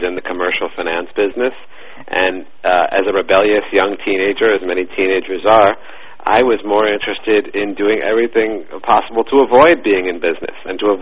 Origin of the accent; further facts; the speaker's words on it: New York, United States; I'm 32 years old and born and raised in New York.